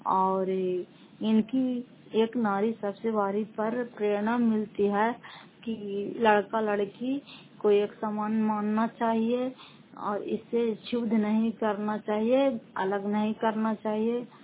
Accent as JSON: {"language": "Hindi", "town": "Fatehpur", "region": "Bihar", "country": "India", "said": "घर फतेहपुर, पंचायत मकरौता, जिला नालंदा, कराय ससरा ब्लॉक की निवासी हूँ।"}